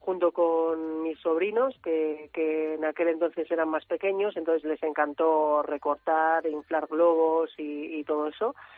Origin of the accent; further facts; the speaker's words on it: San Sebastián, Basque Country, Spain; como somos de Donosti todos y nos gusta cocinar como buenos vascos